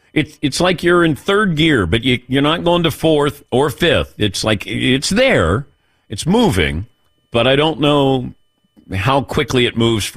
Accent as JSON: {"language": "English", "town": "Cincinnati", "region": "Ohio", "country": "United States", "said": "And don't compare New Haven pizza to Cincinnati's pizza because I'm from Cincinnati."}